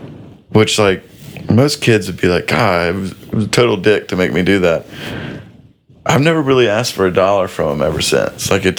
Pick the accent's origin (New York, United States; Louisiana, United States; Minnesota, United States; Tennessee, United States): Louisiana, United States; Baton Rouge; So I grew up in Baton Rouge, but my dad is from New Orleans, so I'd go to New Orleans a whole bunch.